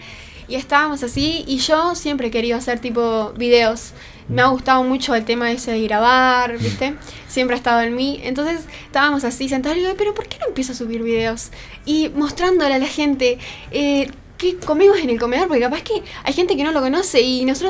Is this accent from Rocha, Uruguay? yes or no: yes; Rocha, Uruguay; now in Montevideo, Uruguay; Me vine a Montevideo porque mi carrera no está en el interior. Yo soy del interior, soy de Rocha.